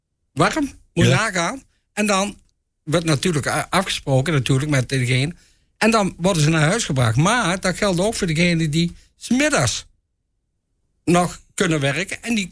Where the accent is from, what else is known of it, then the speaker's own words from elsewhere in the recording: Doesburg, Gelderland, Netherlands; want ik kom zelf uit Doesburg